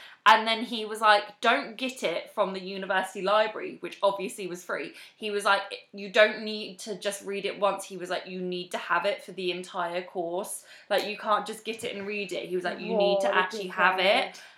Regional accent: United States; An I'm American.

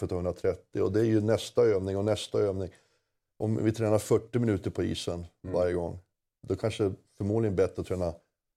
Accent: Luleå, Norrbotten County, Sweden; Jag kommer från Luleå.

